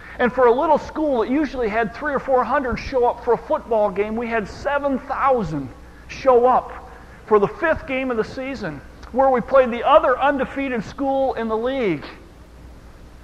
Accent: Bath, Michigan, United States; It spells Bath. That's my hometown. You know, the Fighting Bath Bees? We could sting the opposition to death.

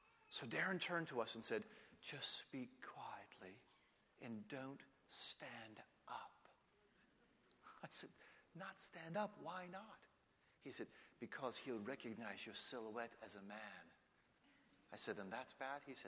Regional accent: United States; I'm an American. That has no meaning to me whatsoever.

